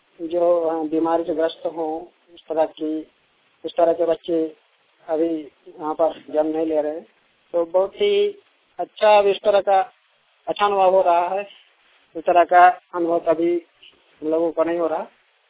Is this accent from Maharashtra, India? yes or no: no; Damanpur, Jharkhand, India; मैं दमनपुर का रहने वाला हूँ, दमनपुर राज्य में जो धनबाद जिला के अंतर्गत पड़ता है।